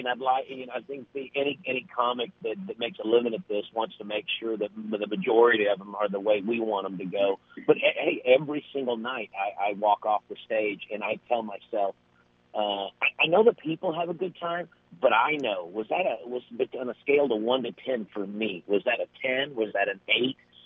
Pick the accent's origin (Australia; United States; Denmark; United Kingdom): United States; Louisville, Kentucky; my hometown, Louisville, Kentucky